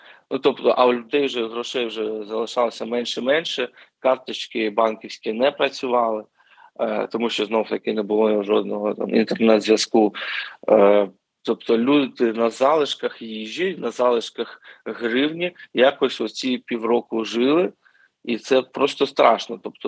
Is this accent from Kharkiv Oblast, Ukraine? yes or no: yes; Kharkiv, Kharkiv Oblast, Ukraine; От у Харківській області, я сам з Харкова